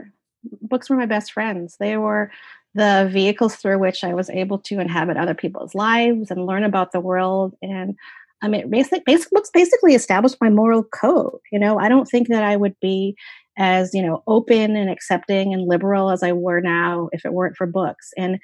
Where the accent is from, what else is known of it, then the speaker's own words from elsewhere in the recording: New York, United States; I was growing up in Central New York, very red part of New York, where I was really the only Asian American person there, except for one or two others.